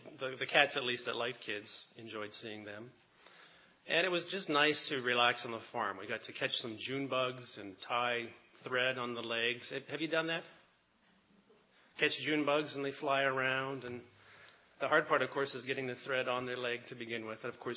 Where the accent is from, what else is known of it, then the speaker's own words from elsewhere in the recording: Canada; born there; While I was born in Canada